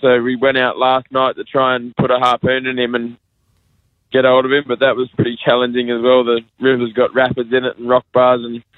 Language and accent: English; Darwin, Northern Territory, Australia; I'm from Darwin, born and bred